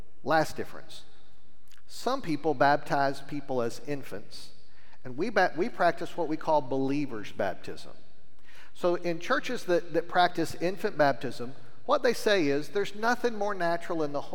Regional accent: Lubbock, Texas, United States; when I was growing up, the church where I grew up in Lubbock

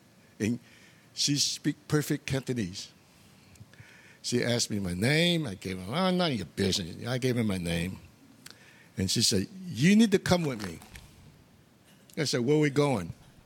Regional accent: San Francisco, California, United States; After the war, growing up in San Francisco, Chinatown, I was one of the Chinatown thugs.

